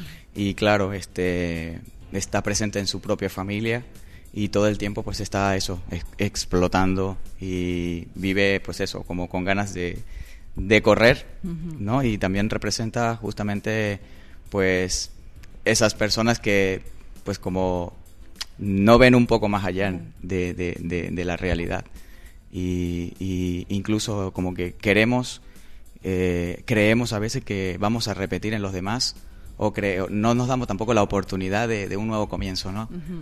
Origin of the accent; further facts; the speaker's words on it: Mérida, Venezuela; Y siempre quería hablar de mi país, de mi tierra, porque yo soy de Mérida.